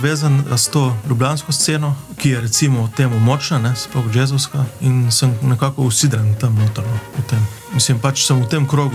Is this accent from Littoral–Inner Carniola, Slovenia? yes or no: no; Divača, Coastal–Karst, Slovenia; born there; ker sem prej živel, oziroma ker sem rojen v Divači